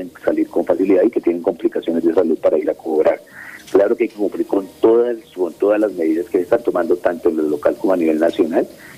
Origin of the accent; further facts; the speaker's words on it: Villavicencio, Meta, Colombia; born there; now in Guaviare, Colombia; a pesar de que nací en Villavicencio, el departamento del Guaviare siempre me adoptó